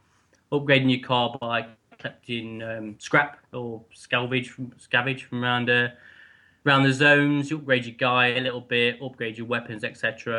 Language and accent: English; England, United Kingdom; we're all from England here.